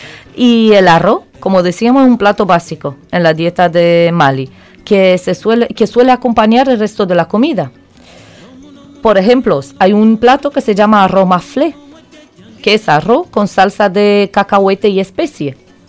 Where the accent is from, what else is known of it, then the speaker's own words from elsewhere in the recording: Spain; Nosotros como somos de España y solemos tapear